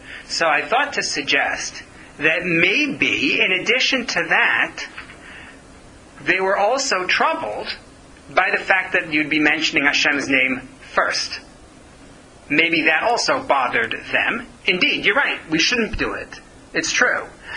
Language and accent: English; New York, United States; Now, I come from New York. You cross the street, go the other way to avoid greeting somebody.